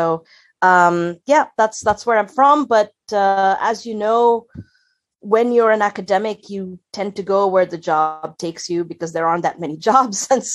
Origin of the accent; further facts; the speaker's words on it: India; My husband's American. I'm Indian. We speak 2 different languages. He speaks English. I speak, I'm bilingual in English and Tamil, which is spoken in parts of South India.